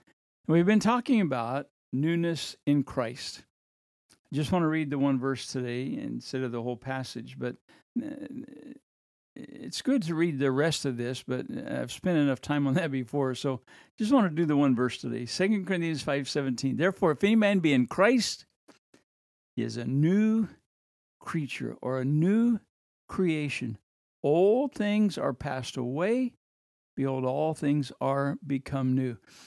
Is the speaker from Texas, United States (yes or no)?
no; Kansas, United States; I grew up in Kansas, and I'd love to hear from somebody in Kansas.